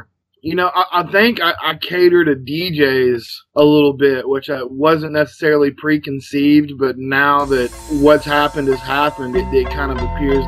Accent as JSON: {"language": "English", "town": "Owensboro", "region": "Kentucky", "country": "United States", "moved": "as an adult", "lives_now": "Nashville, United States", "said": "No, I'm from Owensboro, Kentucky. It's about 2 hours north of Nashville, so it's not like I crossed a great cultural divide when I moved to Nashville"}